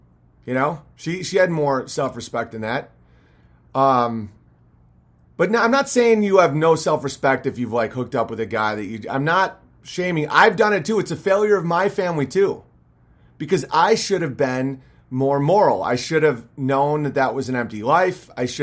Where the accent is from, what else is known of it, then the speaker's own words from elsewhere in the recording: New York City, New York, United States; I grew up in New York City, had a very similar experience as BB minus the showbiz